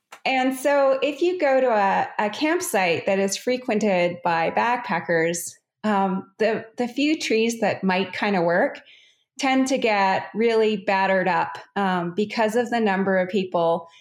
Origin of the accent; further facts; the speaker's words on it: Calgary, Alberta, Canada; I grew up in Calgary, which is just at the base of the Rocky Mountains in Canada.